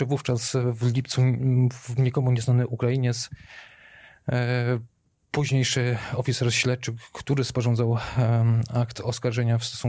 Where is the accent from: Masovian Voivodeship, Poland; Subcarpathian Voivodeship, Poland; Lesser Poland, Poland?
Subcarpathian Voivodeship, Poland; Lubaczów; aczkolwiek ja pochodzę z pobliskiego Lubaczowa.